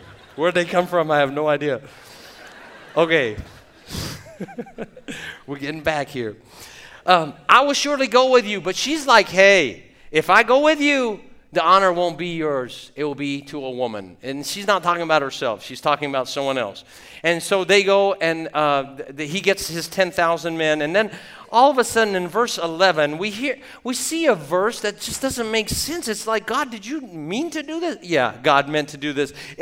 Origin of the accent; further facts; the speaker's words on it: Jerusalem, Jerusalem District, Israel; Believe it or not, I was born in Jerusalem in an Armenian community. I'm Armenian. And I lived on the Via Dolorosa. That was my address.